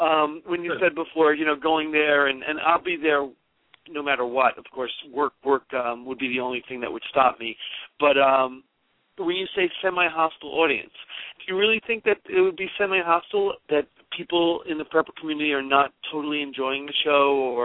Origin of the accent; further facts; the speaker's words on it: New York, United States; I come from New York, so it really, that aspect of it doesn't bother me so much.